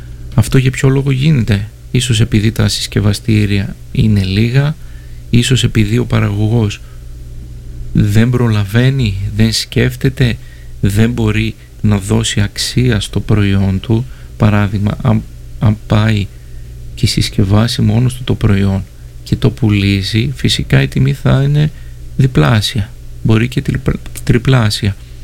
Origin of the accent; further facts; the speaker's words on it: Greece; Μπράβο, αλλά σαν Έλληνες, εντάξει, ξέρουμε, υπάρχουν τερτύπια